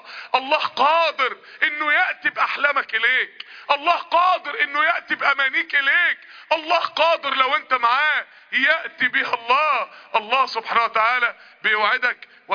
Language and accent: Arabic; Mansoura, Dakahlia, Egypt; من عندنا من المنصورة اللي كان فتح القهوة دي